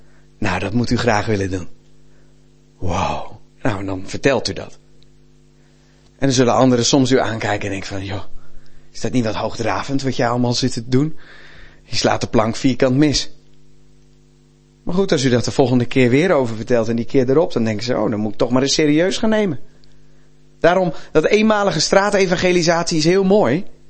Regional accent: Rotterdam, South Holland, Netherlands; En ik kan het weten, want ik ben Rotterdammer.

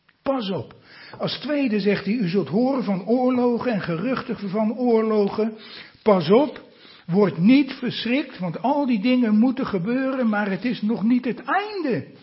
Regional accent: Netherlands; En dat we opeens als Nederlanders, opeens s'avonds de deur niet meer uit mochten.

